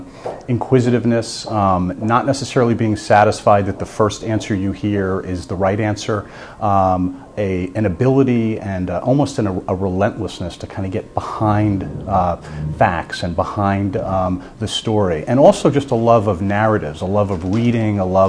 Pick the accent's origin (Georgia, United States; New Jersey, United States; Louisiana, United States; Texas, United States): New Jersey, United States; I grew up in New Jersey.